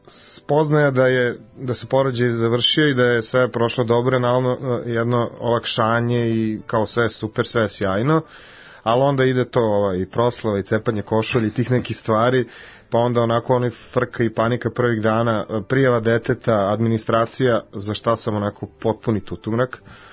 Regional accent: Zrenjanin, Vojvodina, Serbia; now in Novi Sad, Serbia; da, rodom Zrenjaninac, ali odavno u Novom Sadu.

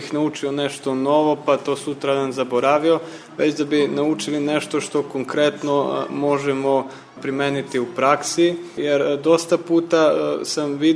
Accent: Vlasotince, Southern and Eastern Serbia, Serbia; ja dolazim iz Vlastinca, studiram u Nišu, trenutno sam absolvent na Pravnom fakultetu.

